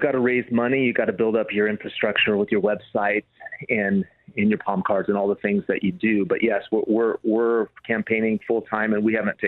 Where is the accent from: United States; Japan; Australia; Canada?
United States; Joseph, Oregon; So, yeah, I was born and raised in Joseph, Oregon, but then I came to Salem to go to law school.